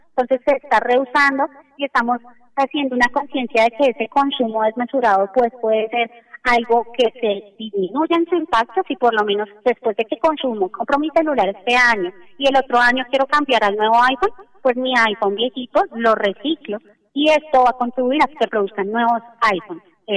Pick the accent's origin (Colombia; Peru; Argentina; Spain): Colombia; Y eso es algo que como colombianos deben orgullecernos mucho.